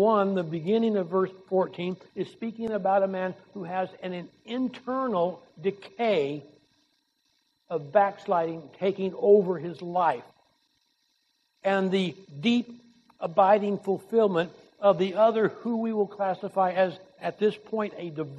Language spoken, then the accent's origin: English; California, United States; I remember as growing up in California, we go to the lakes and we would take inner tubes.